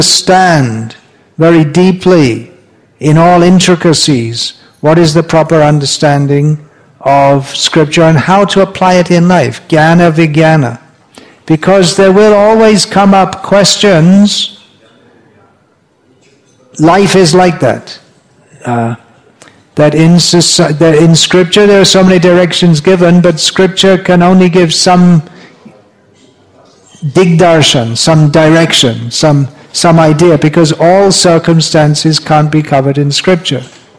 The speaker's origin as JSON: {"language": "English", "country": "United Kingdom", "said": "Anyway, but from the British point of view, as I learned at school, being British, that the British were civilizing the whole world."}